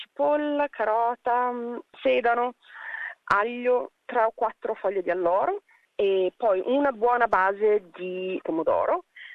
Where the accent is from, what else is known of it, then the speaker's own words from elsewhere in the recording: Piedmont, Italy; Però per me che sono cresciuta nel Monferrato, vicino alle Langhe, vicino a Alba, comunque ho dei ricordi bellissimi.